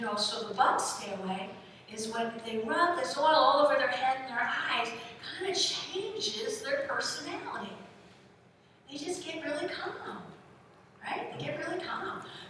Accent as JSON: {"language": "English", "region": "New Jersey", "country": "United States", "tie": "born or raised there", "said": "And I grew up outside of New York City in North Jersey."}